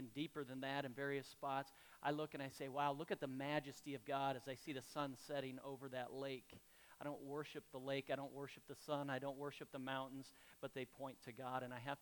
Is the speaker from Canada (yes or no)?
no; Colorado, United States; when I grew up in Colorado